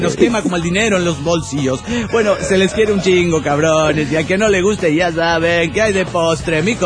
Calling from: Toluca, State of Mexico, Mexico; de Toluca, México.

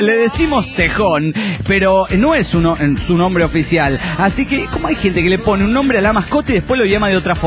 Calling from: Mexico City, Mexico; del DF mexicano.

